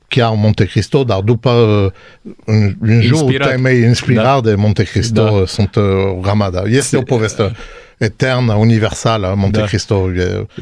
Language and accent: Romanian; Corsica, France; Romanian is a second language; Pentru că eu sunt din Corsica, născut în Corsica și din satul meu